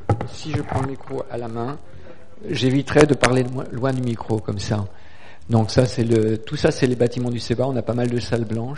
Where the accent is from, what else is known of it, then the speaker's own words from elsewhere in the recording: Guer, Brittany, France; born there; Je suis né en 1962 à Guer, en Bretagne, donc à mi-chemin entre Rennes et Vannes, dans une région, et puis à une époque où le catholicisme avait une forte présence religieuse et sociale.